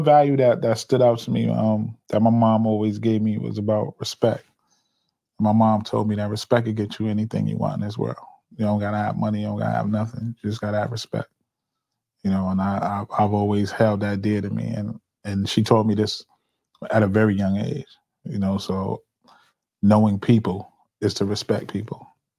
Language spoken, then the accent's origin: English; New Haven, Connecticut, United States; I grew up here in the city of New Haven. I'm born and raised in New Haven. I grew up in the Hill section, Congress Avenue area.